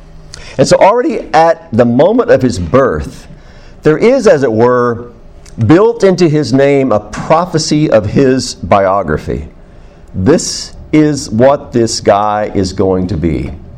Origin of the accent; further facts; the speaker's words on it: New Mexico, United States; also born or lived in Texas; Now, I was raised in New Mexico and Texas by a cowboy.